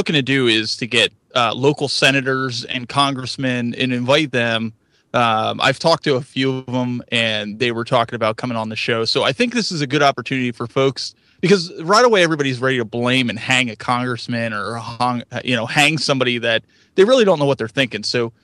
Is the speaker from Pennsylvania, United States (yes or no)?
yes; Pennsylvania, United States; So I am from Western PA, so we like our guns out here, and we like to hunt, and we like to fish, and that sort of thing.